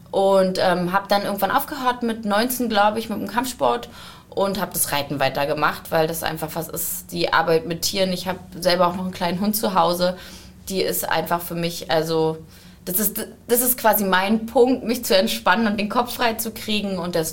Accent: Berlin, Germany; bin halt selber aus Rudow. Und dadurch war mein Umkreis sowieso eher nach Rudow verlagert

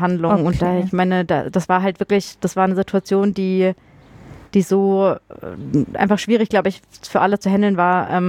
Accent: Freiburg, Baden-Württemberg, Germany; Dann war ich komme ja ursprünglich aus Freiburg.

